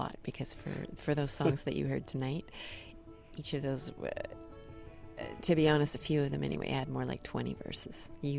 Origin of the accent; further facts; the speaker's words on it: Calgary, Alberta, Canada; born there; Yeah, I was born in Calgary, and I have lots of family, well, mostly on the east coast of Canada, actually. But yeah, I've been based in Edmonton. Sorry, you can edit that. I've been based in Europe for mostly, like, about 8 years, 9 years.